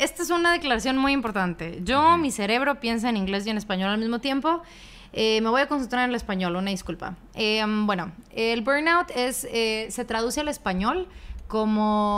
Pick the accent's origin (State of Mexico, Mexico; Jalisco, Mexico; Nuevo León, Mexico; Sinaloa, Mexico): Nuevo León, Mexico; Monterrey; Yo soy de Monterrey, que es el norte de México. Yo no vivo cerca de la Ciudad de México en absoluto. O sea, yo vivo muy en el norte. Más cerca a Estados Unidos que a otra parte.